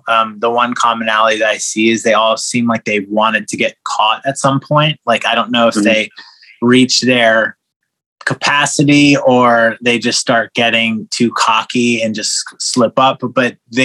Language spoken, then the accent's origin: English; Maryland, United States; now in Los Angeles, United States; In 2007, I moved from Maryland to LA, and I wrote, this is when MySpace was a thing, and there was blogs that you could write, and I left all of my things back home